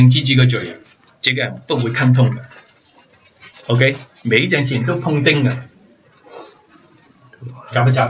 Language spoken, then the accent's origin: Chinese; China; now in Canada; 我们来到这里，加拿大还是说我们是中国人，他们是外国人。